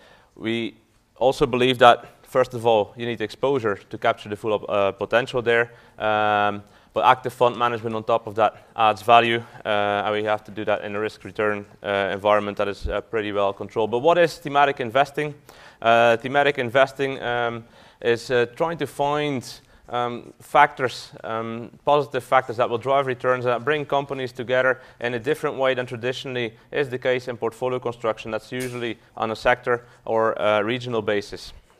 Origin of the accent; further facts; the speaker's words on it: Belgium; now in Dublin, Ireland; For those who don't know me, I'm born and raised in Belgium, but I live in Ireland, in Dublin.